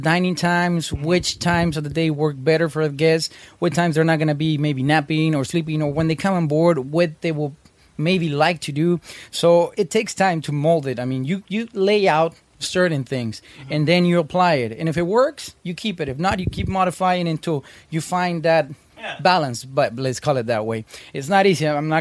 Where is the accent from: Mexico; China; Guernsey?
Mexico; now in United States; I was born in the States, raised in Mexico.